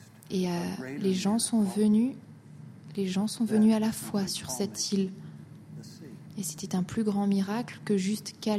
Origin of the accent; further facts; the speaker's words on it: Minnesota, United States; Vous savez, je viens du Minnesota et pour moi, il fait chaud à partir de 15 degrés.